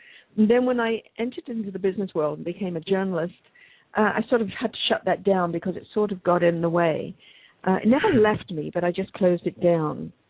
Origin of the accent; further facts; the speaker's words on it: England, United Kingdom; Well, I grew up in England.